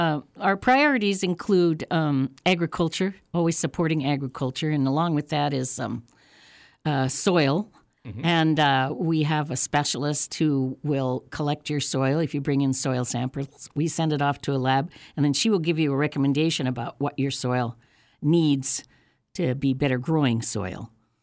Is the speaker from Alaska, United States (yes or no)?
yes; Fairbanks, Alaska, United States; I was born and raised in Fairbanks in town, and then I moved out of town when I got married and had an 80-acre farm.